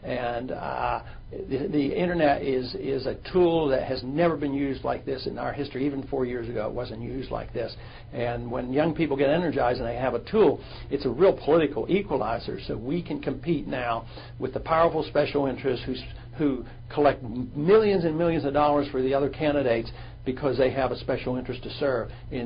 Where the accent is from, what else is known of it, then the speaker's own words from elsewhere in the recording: United States; Well, it helps me as an American candidate.